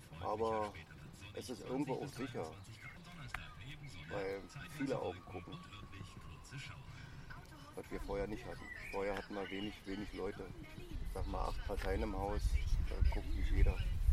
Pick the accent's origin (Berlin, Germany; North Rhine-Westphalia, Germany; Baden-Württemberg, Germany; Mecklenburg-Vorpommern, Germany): Berlin, Germany; Prenzlauer Berg; eigentlich nicht von hier. Ich komme eigentlich aus Prenzlberg. Wir sind hier seit 2006.